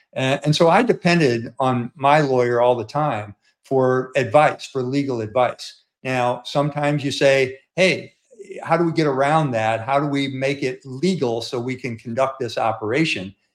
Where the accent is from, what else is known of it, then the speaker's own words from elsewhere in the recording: St. Louis, Missouri, United States; Harkening back when I went to West Point from St. Louis, Missouri, which was my hometown